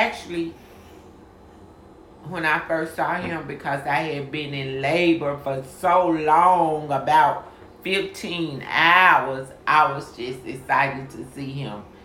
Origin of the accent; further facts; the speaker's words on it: Memphis, Tennessee, United States; I was the youngest of seven kids. I grew up in South Memphis.